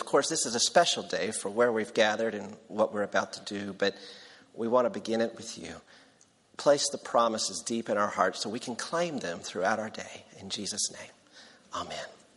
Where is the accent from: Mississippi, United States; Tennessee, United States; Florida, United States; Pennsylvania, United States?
Tennessee, United States; So I'm from Tennessee, so this is not that early to me.